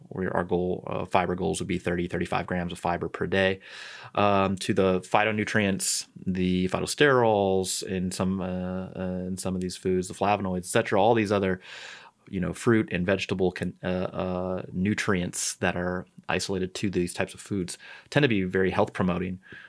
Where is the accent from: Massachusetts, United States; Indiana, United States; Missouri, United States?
Missouri, United States; St. Louis; But yeah, I'm from St. Louis. I'm a Cardinals fan.